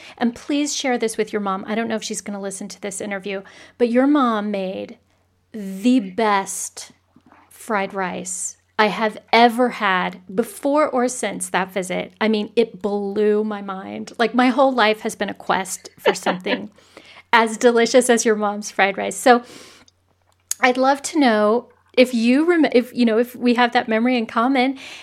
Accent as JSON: {"language": "English", "region": "Indiana", "country": "United States", "said": "because I'm from Indiana, so, you know, I never saw my parents between breaks."}